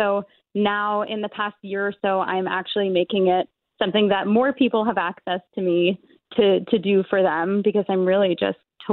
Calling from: New York City, New York, United States; I'm calling from New York City.

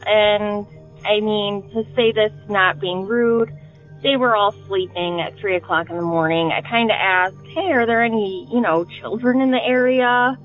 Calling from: Detroit, Michigan, United States; I'm calling from the Detroit area

